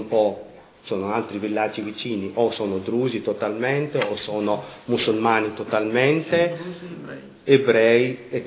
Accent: Palestine; born there; Italian is a second language; Anche se noi tutti quanti siamo nati in Palestina.

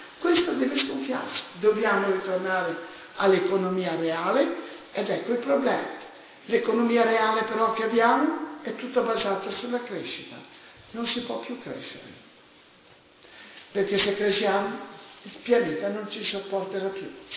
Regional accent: Naples, Campania, Italy; io vengo da Rione Sanità. Non avete l'idea davvero di un Rione dove davvero stiamo soffrendo.

